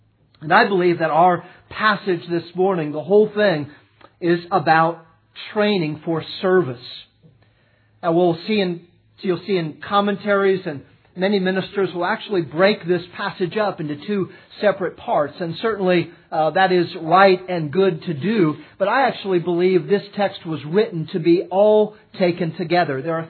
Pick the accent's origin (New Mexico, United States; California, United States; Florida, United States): Florida, United States; St. Petersburg; It was paved when I was a boy growing up in St. Petersburg, Florida.